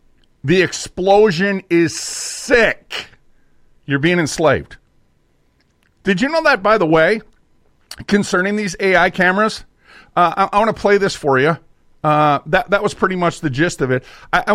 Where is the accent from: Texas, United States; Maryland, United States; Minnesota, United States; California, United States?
Minnesota, United States; Minneapolis; I'm from North Minneapolis. That was one of the areas that I lived for a long time as a kid.